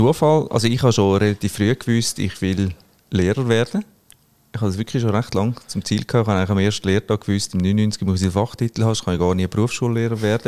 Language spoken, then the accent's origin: German; Zurich, Switzerland; ich als Zürcher wohne in der Ostschweiz.